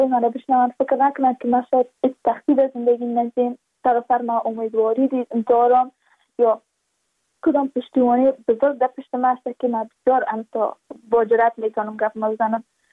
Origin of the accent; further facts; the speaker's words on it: Badakhshan, Afghanistan; چون ما از بدخشان هستیم، یعنی منطقای دوردستش